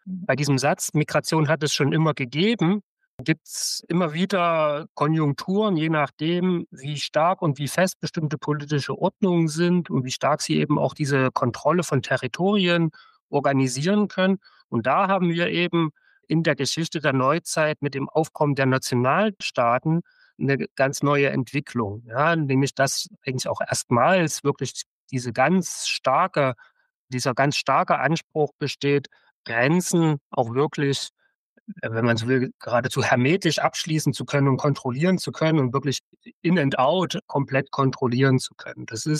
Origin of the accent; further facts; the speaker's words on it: Saxony, Germany; Also ich stamme aus Sachsen und lebe jetzt über die Hälfte meines Lebens in Thüringen.